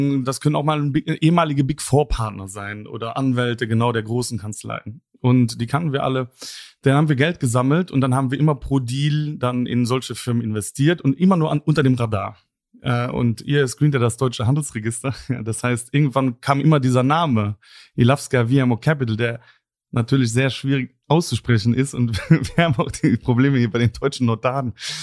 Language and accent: German; Luxembourg; also ich bin selber Luxemburger